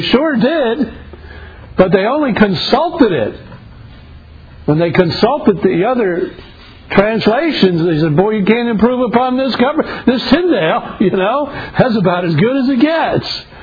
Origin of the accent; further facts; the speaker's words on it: United States; born there; I'm German and my wife is German, because I was born in America and my people have been here for a long time